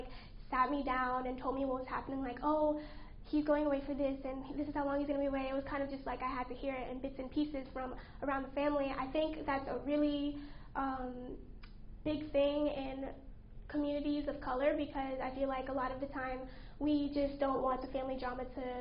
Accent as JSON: {"language": "English", "region": "New York", "country": "United States", "tie": "born there", "said": "So I was born in New York to a very young mother. She was only 17."}